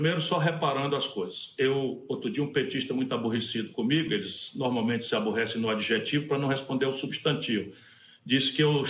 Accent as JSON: {"language": "Portuguese", "town": "Sobral", "region": "Ceará", "country": "Brazil", "said": "de maneira que eu saí de Sobral e conheci Portugal antes de conhecer Fortaleza."}